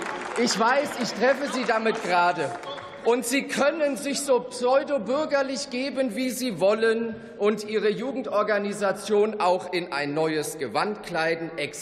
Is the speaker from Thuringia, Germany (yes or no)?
no; Giessen, Hesse, Germany; Meine Damen und Herren, ich bin Gießner. Ich lebe schon immer dort. Das ist meine Heimat